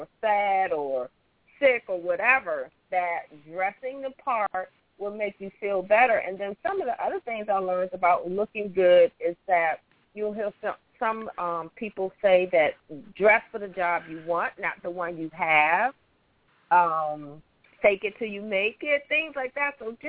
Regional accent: Washington, District of Columbia, United States; now in Miami, United States; I'm from Washington, D.C., but I live in Miami now. And it's so funny, when I go back to visit D.C., the colors of the clothes are so just dreary.

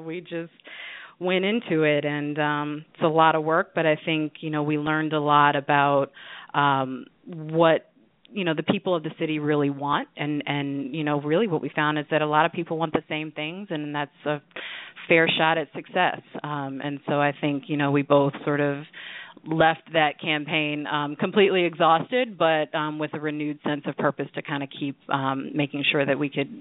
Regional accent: Washington, District of Columbia, United States; I'm a DC native, and being able to do these things in my hometown has just really been a fantastic experience.

